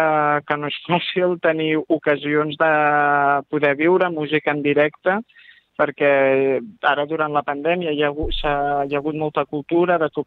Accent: Sabadell, Catalonia, Spain; Jo sóc d'aquí de tota la vida.

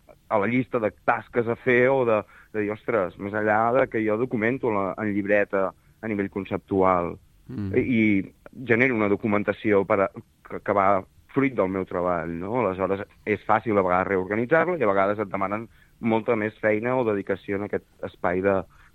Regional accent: Sabadell, Catalonia, Spain; now in Girona, Spain; jo realment visc a Girona, però jo soc de Sabadell.

